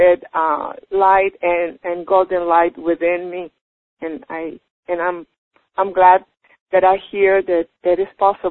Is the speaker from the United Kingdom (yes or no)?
no; Mexico; now in Stone Mountain, United States; Hi, I live in Stone Mountain, Georgia, but I am originally from Mexico.